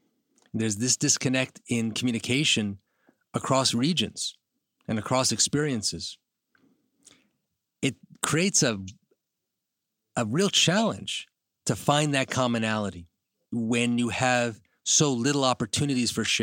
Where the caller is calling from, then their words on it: New York City, New York, United States; I'm calling from New York City, so I'm raising my hand like we're one